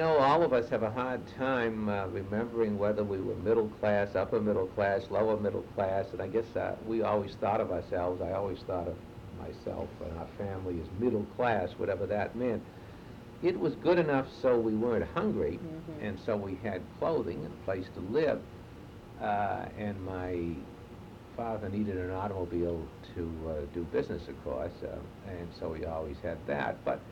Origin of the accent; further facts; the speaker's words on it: Milton, Massachusetts, United States; also born or lived in Brookline; I was born on June 11, 1925 in Milton, Massachusetts. It's a town just outside of the city of Boston.